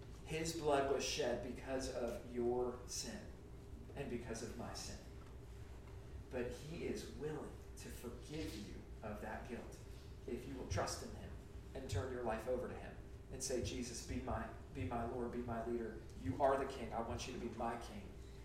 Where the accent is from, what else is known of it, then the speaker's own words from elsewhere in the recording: Florida, United States; I'm from Central Florida originally. We used to go to the beach all the time.